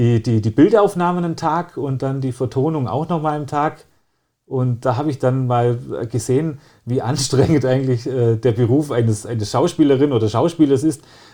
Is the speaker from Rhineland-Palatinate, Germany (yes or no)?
no; Memmingen, Bavaria, Germany; Ich sage jetzt mal eher sozialer Brennpunkt vielleicht, war der Memminger Osten.